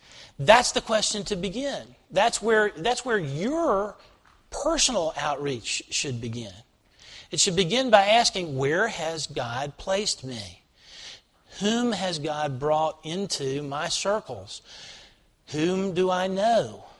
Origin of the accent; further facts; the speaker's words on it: Jackson, Mississippi, United States; the ironic thing about that was that I grew up in Jackson, and many of us, my parents would drive up to Canton to buy clothes